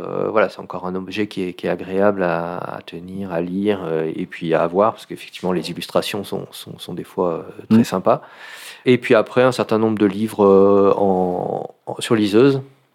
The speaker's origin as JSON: {"language": "French", "town": "Chirens", "region": "Auvergne-Rhône-Alpes", "country": "France", "said": "moi, je suis donc de Voiron, enfin de Chirens, plus exactement. Voilà, originaire plutôt du Nord-Isère, mais avec des liens... important avec la Chartreuse et le pays voironnais depuis très longtemps et une quinzaine d'années que je suis installé dans le coin."}